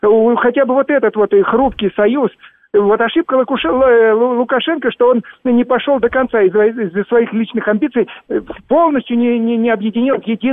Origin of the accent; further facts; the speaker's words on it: Ukraine; Я сам украинец, у меня … у меня родной брат на Украине живет.